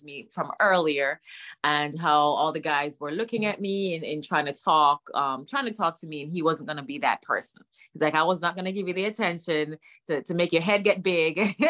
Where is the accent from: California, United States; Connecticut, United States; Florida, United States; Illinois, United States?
Florida, United States; Miami; Because I'm from Miami.